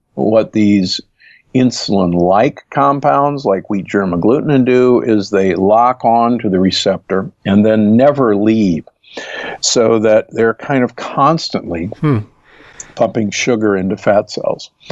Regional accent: Omaha, Nebraska, United States; what I should have realized growing up in Omaha

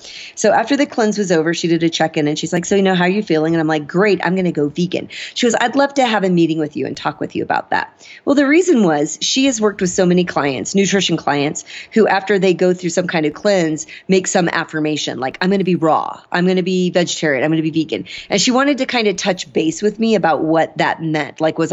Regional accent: Illinois, United States; also born or lived in Iowa, United States; I grew up in the Midwest. I'm from Illinois, Iowa.

